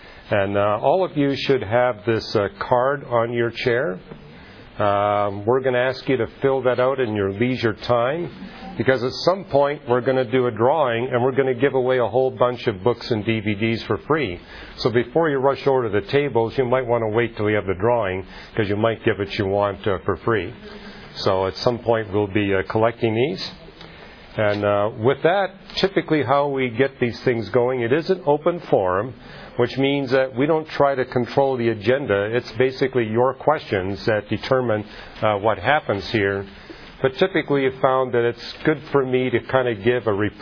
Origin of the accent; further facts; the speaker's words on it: Canada; Now, you know, I grew up in Canada